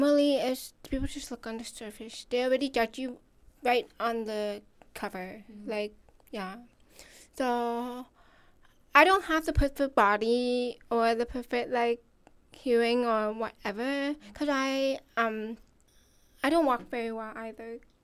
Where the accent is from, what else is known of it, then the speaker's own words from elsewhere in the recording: Vancouver, British Columbia, Canada; I am from Vancouver. I'm originally born and raised here